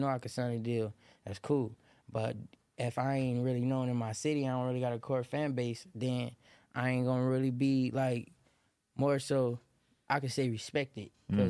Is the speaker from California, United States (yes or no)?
yes; Watts, California, United States; also born or lived in Lynwood; So, okay, I was born in Linwood, California at St. Francis Hospital. And I grew up on the 103rd. I actually lived on 103rd, right across, right. My backyard was the train tracks.